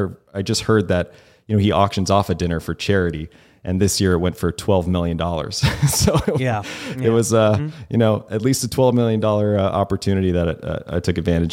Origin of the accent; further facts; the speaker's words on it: the South, United States; I grew up in the South a little bit. I love peach tea.